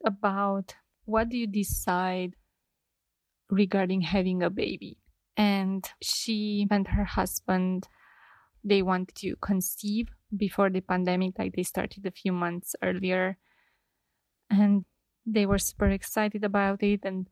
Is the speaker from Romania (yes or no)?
yes; Romania; I'm from Romania and my COVID count is 2.